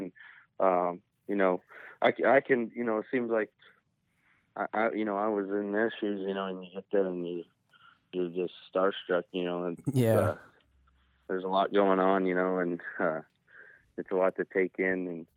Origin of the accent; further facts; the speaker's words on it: Big Valley, Alberta, Canada; In Canada. Yeah. We grew up there. And so I went to school in our little hometown there, Big Valley.